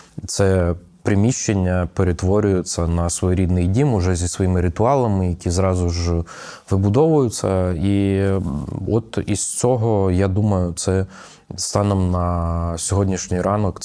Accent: Kyiv, Ukraine; Я так для себе формулюю, що моє рідне місто Київ.

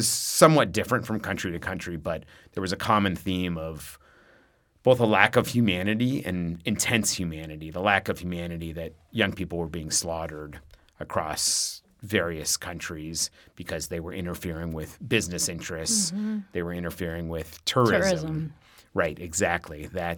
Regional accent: Seattle, Washington, United States; I think certainly when I was growing up in Seattle, you saw examples of homelessness

